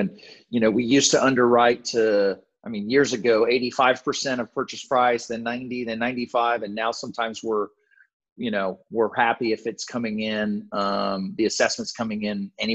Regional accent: San Antonio, Texas, United States; I grew up in San Antonio and have been investing here for a lot of years

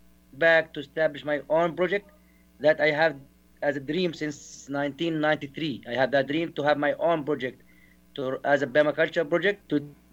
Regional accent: Merda, West Bank, Palestine; English is a second language; also born or lived in United States; I'm from Palestine. I born and I grew up in Palestine, in my old town called Merda. It's south of Nablus. That's the biggest city in West Bank, Palestine. And being in America for 5 years, between 2001 until 2006

